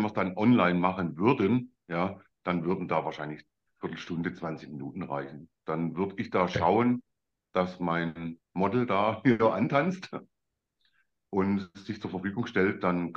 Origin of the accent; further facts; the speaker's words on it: Stuttgart, Baden-Württemberg, Germany; aus dem Schwabenland, aus